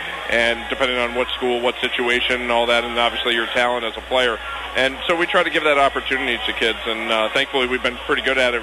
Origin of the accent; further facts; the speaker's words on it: Cooperstown, New York, United States; was going to play off against my hometown, Cooperstown